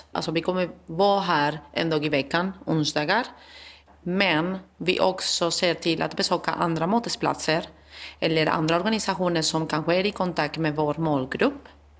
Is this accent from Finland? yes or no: no; Spain; now in Sweden; Jag kommer från Spanien och vi har inte samma system även om vi är i Europa.